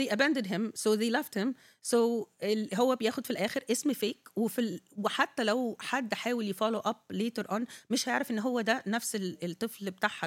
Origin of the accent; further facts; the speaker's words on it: Egypt; احنا تربينا كلنا الجنريشن القديمة الأكبر شوية تربينا في مصر